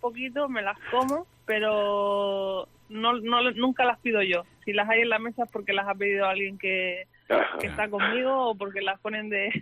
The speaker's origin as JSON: {"language": "Spanish", "region": "Canary Islands", "country": "Spain", "said": "Tiro mucho para lo que es mi tierra, siempre que estoy ahí pues intento comer papas arrugadas, queso tierno."}